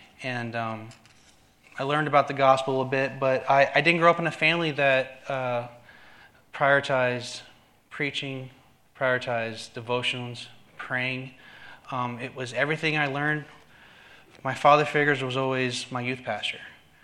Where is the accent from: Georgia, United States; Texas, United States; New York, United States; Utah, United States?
Texas, United States; San Antonio; moved away; So I graduated 2006, and I decided to move out of Texas. I grew up in San Antonio, moved out, and met with my dad, who was at that point Army, over in Fort Meade.